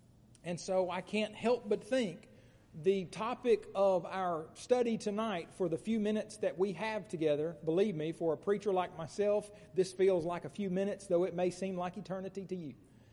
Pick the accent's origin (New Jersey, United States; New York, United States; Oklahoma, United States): Oklahoma, United States; Muskogee; Christian evidences from Apologetics Press in Muskogee, Oklahoma, where I grew up. That's right. I'm